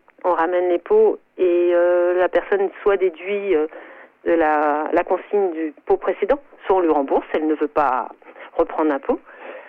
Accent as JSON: {"language": "French", "town": "Paris", "region": "Île-de-France", "country": "France", "said": "À l'origine, je suis parisienne, j'ai décidé d'aller vivre à la campagne"}